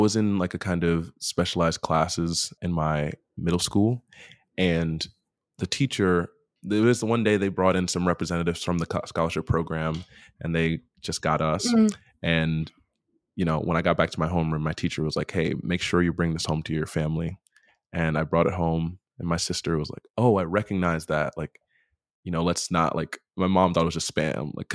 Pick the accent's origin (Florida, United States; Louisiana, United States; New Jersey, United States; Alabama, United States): New Jersey, United States; Passaic; moved away as an adult; now in New York, United States; So hi, I am 26 and I grew up in Northern New Jersey. Passaic, if you know it, but just think Northern.